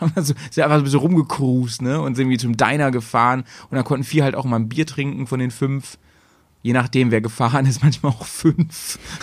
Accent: Bückeburg, Lower Saxony, Germany; Ich komme ja da aus Schaumburg-Bückeburg. Mhm. Da bin ich groß geworden. Und das ist ja genau die Hälfte zwischen Bremen und hier quasi.

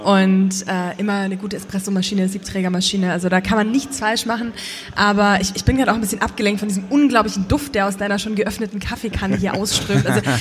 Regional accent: Munich, Bavaria, Germany; Also als Trinkhalle, als Bayerin, als Münchnerin würde ich jetzt sagen

